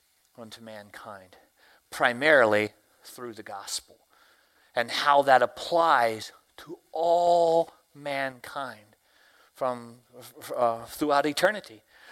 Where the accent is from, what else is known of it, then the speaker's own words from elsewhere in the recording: the South, United States; accent: Southern American; I speak American and Southern, okay? I live in Tennessee, so I have to change my accent when I get home just to get across the border.